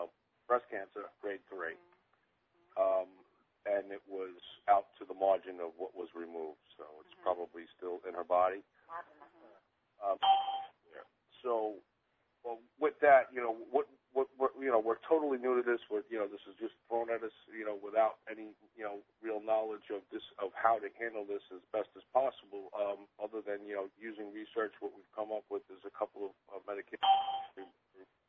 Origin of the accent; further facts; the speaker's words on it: Florida, United States; I'm from South Florida.